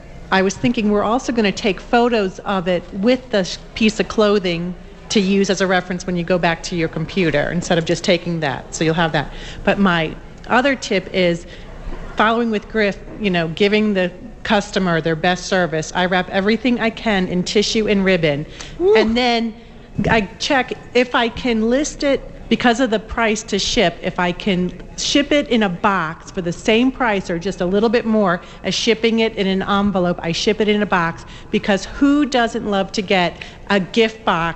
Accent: Baltimore, Maryland, United States; from Baltimore, and I have two tips.

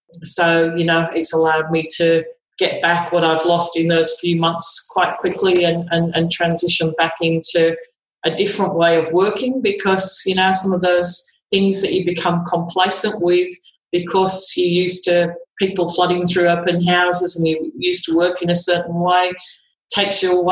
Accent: Yorkshire and the Humber, United Kingdom; moved away as an adult; now in Kilcare, Australia; No, I'm originally from the Yorkshire Dales.

